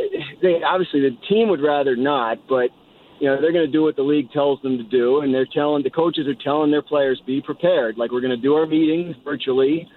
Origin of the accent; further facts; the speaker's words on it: Trenton, New Jersey, United States; Like, well, I grew up near Trenton, so we had, people rooted for the Philly teams and people rooted for the New York teams.